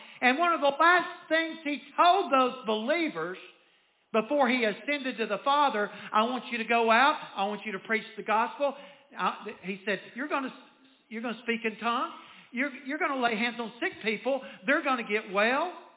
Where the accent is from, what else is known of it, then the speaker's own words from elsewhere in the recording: Winfield, Alabama, United States; born there; when I was born on April the 11th, 1958, that means I'm about to be 68 years old, in a little hospital down in Winfield, Alabama.